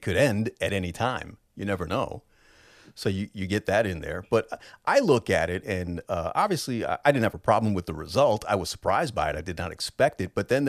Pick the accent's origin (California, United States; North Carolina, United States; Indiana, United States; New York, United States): New York, United States; as a New Yorker, I love me a good conspiracy theory.